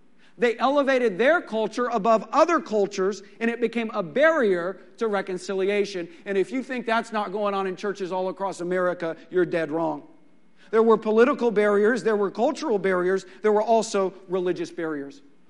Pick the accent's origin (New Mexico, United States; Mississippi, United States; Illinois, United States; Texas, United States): Texas, United States; For me, my history was growing up in West Texas, where it was common for white folks to use racial slurs, to treat black people and Hispanics as if they were inferior.